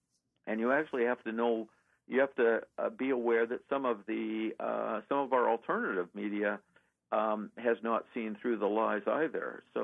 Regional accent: Canada; now in United States; But, you know, I grew up in Canada myself

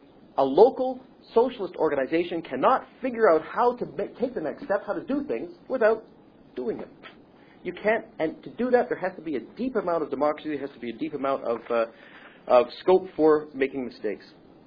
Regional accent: Russia; Growing up in Russia, you knew that there was a catastrophic crisis

